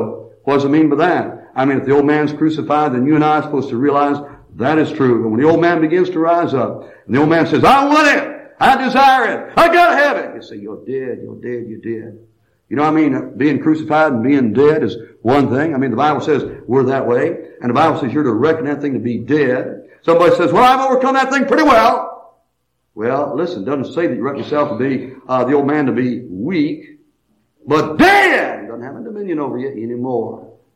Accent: United States; I'm glad I'm American tonight. I am. I'm glad I live in America.

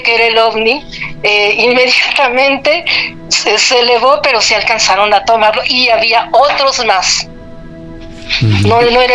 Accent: Mexico City, Mexico; yo soy del Distrito Federal, sí, ahí nací, ahí en la calle de Fortuna

